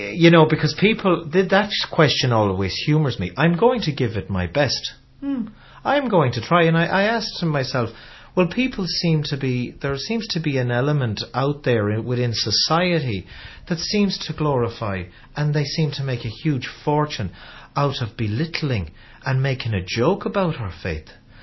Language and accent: English; Ireland; I like to sing songs of places and people and culture and what we're all about as being Irish or being liking country music or whatever. And that's very much a part of me.